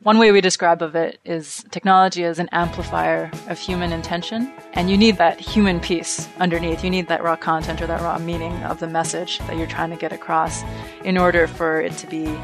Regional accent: Alberta, Canada; also born or lived in United States; now in Cape Town, South Africa; I'm originally from Canada in Alberta, where I grew up with Leah, and then have been moving around a couple different places in across Canada, the United States, and Africa over the course of my career.

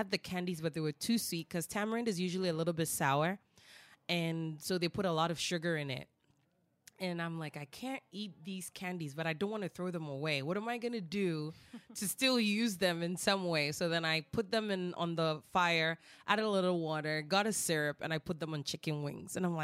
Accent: Ghana; But growing up in Ghana, I literally used to pick the tamarind from the trees.

